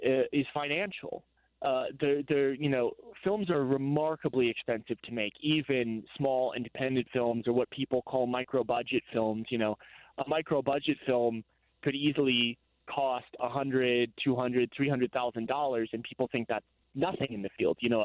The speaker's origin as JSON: {"language": "English", "region": "New Jersey", "country": "United States", "tie": "born or raised there", "said": "I traveled around a lot as a kid, but I grew up mostly on the East Coast in New Jersey, suburban New Jersey, you know, about an hour and a half out of New York City."}